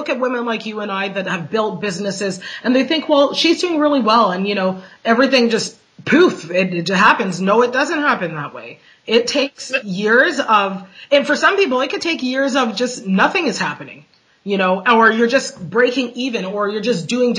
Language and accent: English; Canada; I'm Canadian and I'm in Canada